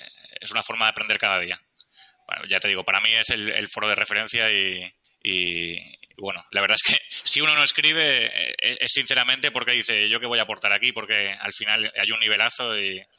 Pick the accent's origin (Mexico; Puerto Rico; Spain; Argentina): Spain; Balearic Islands; ¿tú piensas que yo lo tengo fácil porque soy mallorquín?